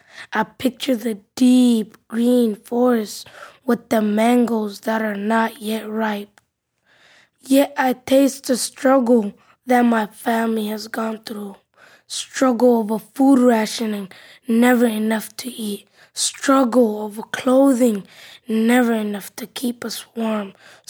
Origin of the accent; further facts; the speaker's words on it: Somalia; English is a second language; my poem's title is The Food of My Country, and I'm from Somalia.